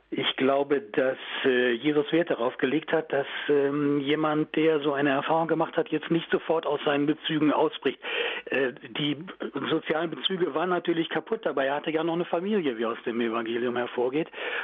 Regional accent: Varel, Lower Saxony, Germany; Ich habe meine Kindheit und Jugendzeit in Varel in Oldenburg verbracht und Varel ist damals noch eine Garnisonsstadt gewesen

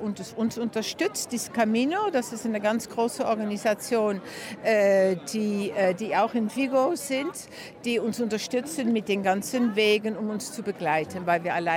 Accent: Netherlands; now in Spain; Ich bin Holländerin. Aha. Und wir haben 4 gesunde Kinder und wir wohnen schon seit über 40 Jahren in Spanien.

